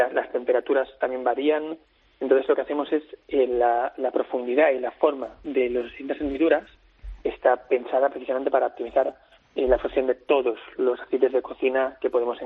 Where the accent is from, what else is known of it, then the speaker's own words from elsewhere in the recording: Bilbao, Basque Country, Spain; De Bilbao.